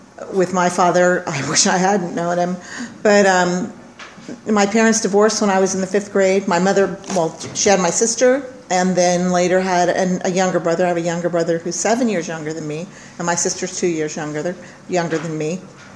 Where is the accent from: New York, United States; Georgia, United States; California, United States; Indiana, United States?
California, United States; Oildale; also born or lived in Bakersfield; I was born in Bakersfield a long, long time ago on a stormy day. And it was a long time ago, really. And I lived in Oildale